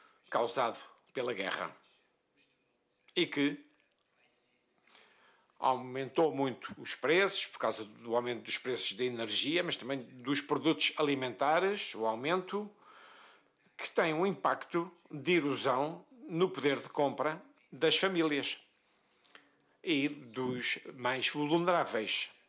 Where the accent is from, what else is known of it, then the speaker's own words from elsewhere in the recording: Luxembourg; Como disse, sou de Luxemburgo e laços fortes humanos entre Portugal e o Luxemburgo.